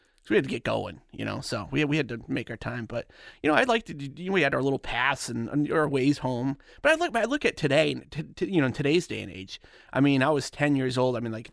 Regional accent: Massachusetts, United States; I grew up in Western Massachusetts. So okay. Northampton, Springfield area.

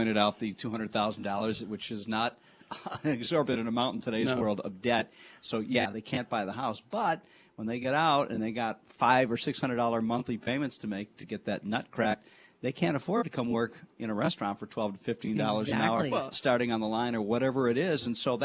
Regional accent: Detroit, Michigan, United States; my hometown, which is Detroit, which is just in such sad shape.

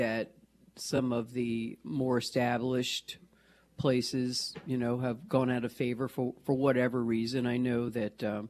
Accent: Baltimore, Maryland, United States; now in Nashua, United States; But I'm from Baltimore.

